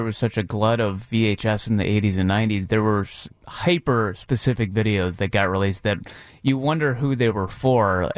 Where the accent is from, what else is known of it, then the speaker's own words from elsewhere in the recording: Midwest, United States; We're from the Midwest. We downplay everything, G.